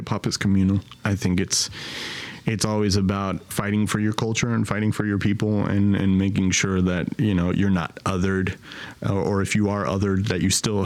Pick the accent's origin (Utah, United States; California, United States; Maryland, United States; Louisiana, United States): California, United States; I love being in San Gabriel Valley. I love being in my hometown, you know, being in this area, because it's not yet gentrified to the point where you're going to get pushed out and you can't afford it.